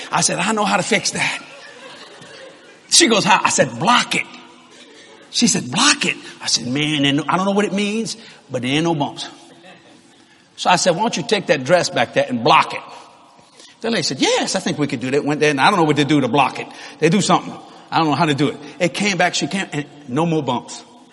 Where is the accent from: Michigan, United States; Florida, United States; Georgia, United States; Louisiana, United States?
Louisiana, United States; New Orleans; Are you from Hawaii? Nope. From New Orleans. Pleased to meet you.